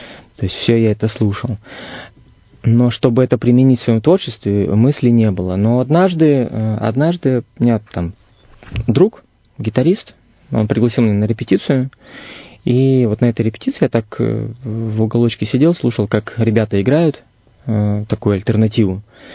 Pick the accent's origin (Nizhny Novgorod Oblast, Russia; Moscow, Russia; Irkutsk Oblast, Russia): Irkutsk Oblast, Russia; Irkutsk; Никак Иркутск из меня, он не уходит никуда, я не сжигаю мосты, и я стараюсь донести до людей, что я сибиряк, и вот такие мы сибиряки.